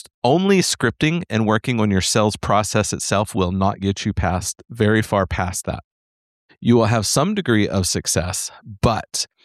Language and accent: English; Texas, United States; All y'all, get my Texan on now that I'm back from Boston.